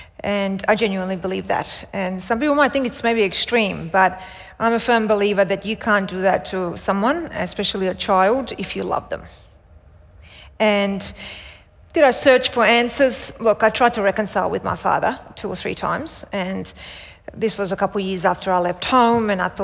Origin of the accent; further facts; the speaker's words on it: Australia; from me being Australian to me absolutely loving my fans and loving Australia.